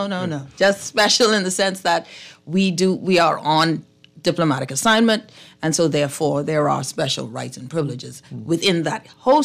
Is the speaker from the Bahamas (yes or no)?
yes; Bahamas; now in Canada; Oh, well, I'm a citizen of the Bahamas